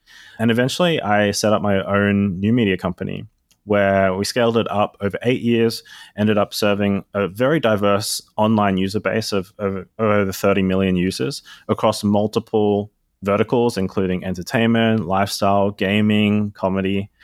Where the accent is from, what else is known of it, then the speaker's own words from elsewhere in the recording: Australia; now in Singapore; I grew up in Australia my whole life there. I've been in Singapore for the last couple of years